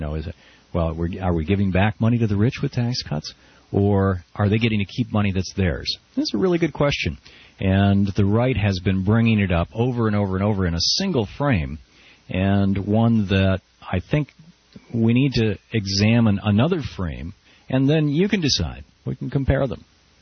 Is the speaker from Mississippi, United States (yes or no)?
no; Michigan, United States; also born or lived in Atlanta / Germany; I've lived in Georgia. We lived in Atlanta for 16 years. We lived in Germany for a year, and I grew up in Michigan.